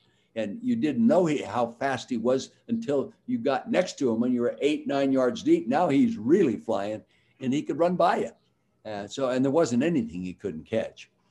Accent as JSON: {"language": "English", "town": "Calistoga", "region": "California", "country": "United States", "tie": "born or raised there", "said": "Growing up in the Napa Valley like I did in Calistoga, the north end of the valley"}